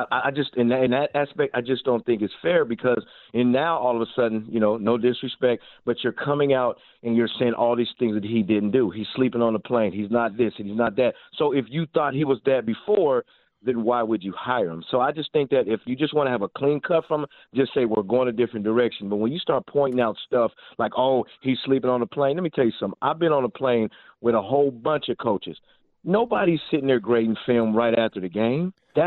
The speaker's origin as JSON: {"language": "English", "town": "Denver", "region": "Colorado", "country": "United States", "said": "And the crazy part about it is I'm from Denver, Colorado, so this ain't nothing."}